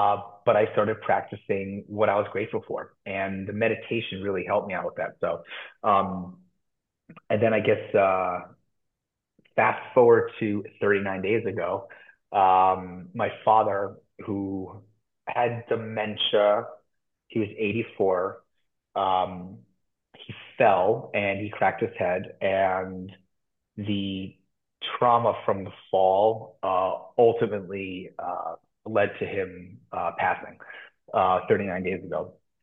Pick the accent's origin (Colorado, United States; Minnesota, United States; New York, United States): New York, United States; I'm from New York. I live in Brooklyn.